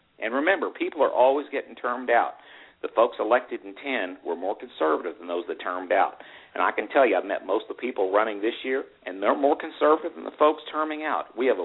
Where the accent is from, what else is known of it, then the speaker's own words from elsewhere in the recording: Rogers, Arkansas, United States; I grew up in Rogers, Arkansas. I was in public school.